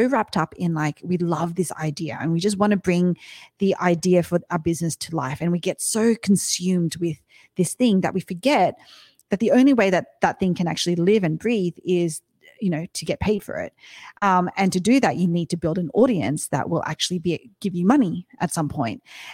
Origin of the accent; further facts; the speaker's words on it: Australia; accent: Australian; if you can connect with me and my Australian accent